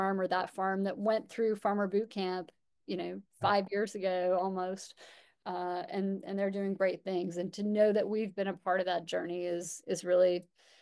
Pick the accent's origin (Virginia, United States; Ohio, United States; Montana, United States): Montana, United States; I'm from Montana. I'd never heard of Clemson before.